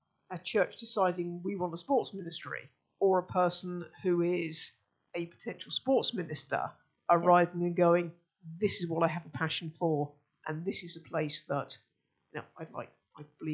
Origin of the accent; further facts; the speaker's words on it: Lowestoft, East of England, United Kingdom; We're from Lowestoft.